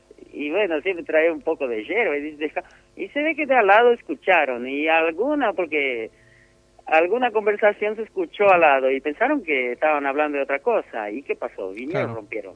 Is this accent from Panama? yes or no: no; Argentina; como argentino tenés que ser testigo